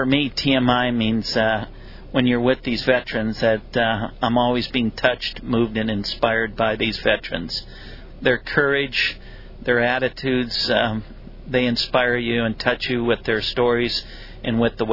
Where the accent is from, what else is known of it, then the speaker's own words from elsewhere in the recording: Minnetonka, Minnesota, United States; Well, Billy, I grew up in Minnetonka, Minnesota. Did a lot of hunting and fishing. That's the land of 10,000 lakes. So I grew up fishing.